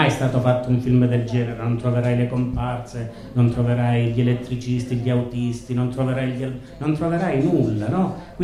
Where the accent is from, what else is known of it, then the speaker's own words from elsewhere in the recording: Calabria, Italy; Noi stiamo morendo, noi da calabrese